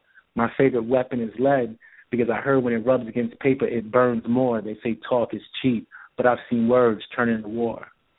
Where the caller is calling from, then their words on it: Tampa, Florida, United States; from Tampa.